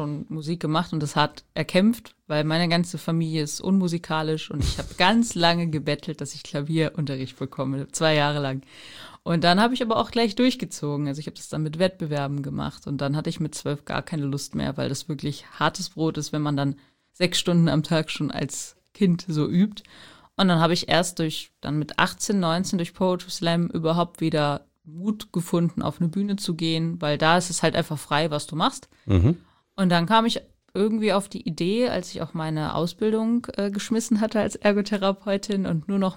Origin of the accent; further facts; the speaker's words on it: Fürstenberg, Germany; Ich komme hier ja auch aus Fürstenberg. Das ist ja vielleicht auch noch ganz interessant. Ich wohne in dieser Nurdach-Haussiedlung, neben dem Wald, genau.